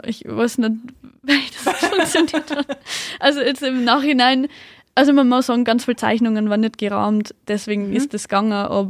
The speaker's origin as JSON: {"language": "German", "town": "Mitterteich", "region": "Bavaria", "country": "Germany", "said": "Also ich komme aus Mitterteich, da ist alles nur ein bisschen bäuerlicher, wenn man so will."}